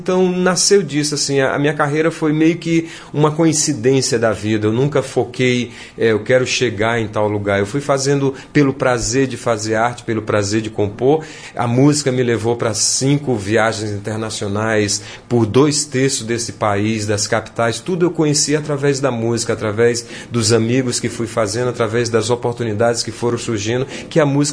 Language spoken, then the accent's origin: Portuguese; Maranhão, Brazil; also born or lived in Piauí; Nasci no Piauí, me criei no Maranhão.